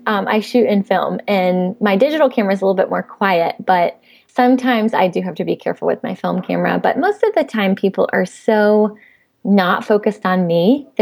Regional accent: Raleigh, North Carolina, United States; I am a North Carolina girl born and raised in Raleigh.

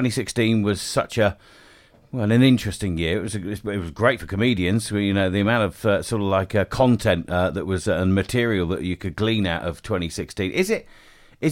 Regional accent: Bournemouth, South West England, United Kingdom

